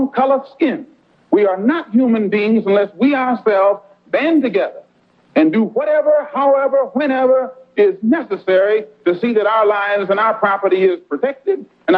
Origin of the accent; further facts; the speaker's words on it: United States; I have to point out I'm also an American Negro.